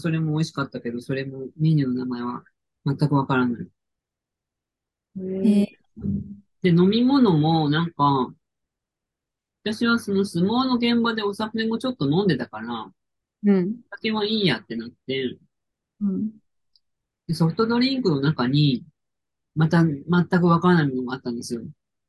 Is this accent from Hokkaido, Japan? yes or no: yes; Hokkaido, Japan; うちの実家ね、結構普通にラムマトン出たんですよ。地上の食卓に。やっぱそこはうちの親同民なんだなと思うんですけど。だからなんか子供の頃からラム普通に食べてたから